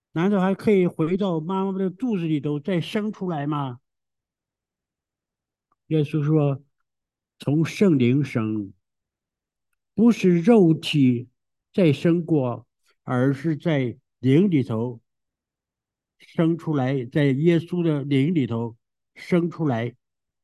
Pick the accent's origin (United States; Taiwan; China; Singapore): China; Jinan, Shandong; 我出生在1937年，那年是日本人开始侵略中国，在河北北京有个卢沟桥，卢沟桥事变，就是1937年开始呀，在北京离我们山东济南很近呢。